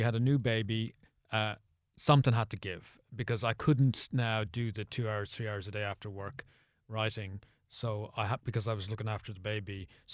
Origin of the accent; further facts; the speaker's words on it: Ireland; And I went like, oh, but Jesus, Bigara, I am also Irish.